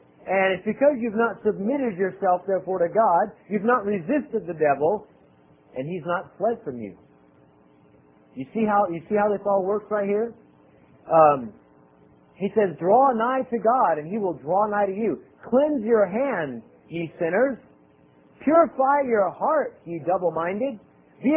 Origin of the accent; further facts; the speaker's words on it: Albuquerque, New Mexico, United States; When I was growing up in Triple Baptist Church of Albuquerque, New Mexico, the Jesus that I was presented, the gospel that I was taught, the religion that was handed to me, was compatible